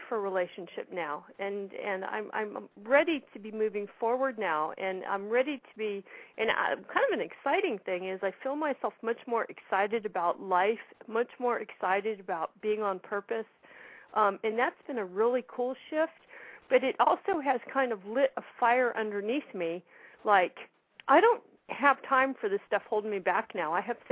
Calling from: California, United States; I'm calling from California.

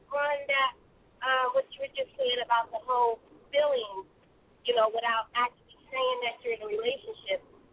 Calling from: California, United States; I'm calling from California.

